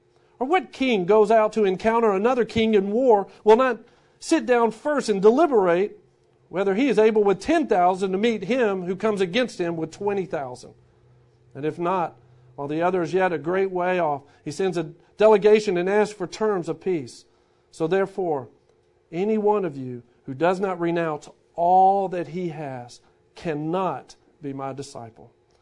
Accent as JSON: {"language": "English", "town": "Shreveport", "region": "Louisiana", "country": "United States", "also_born_or_lived": "Ruston", "said": "I was 22 from Shreveport, then Ruston."}